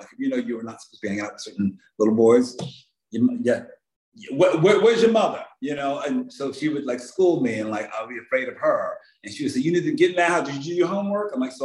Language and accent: English; Philadelphia, Pennsylvania, United States; I would say happy. I grew up very working class family in Philadelphia with older brother, older sister